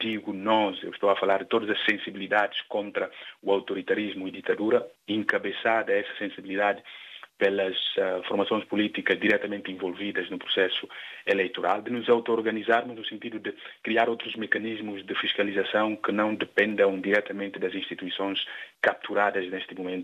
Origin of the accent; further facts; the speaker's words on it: Guinea-Bissau; é uma convicção alimentada na responsabilidade que temos enquanto guineenses e africanos de transformar o nosso país para melhor vivermos nele.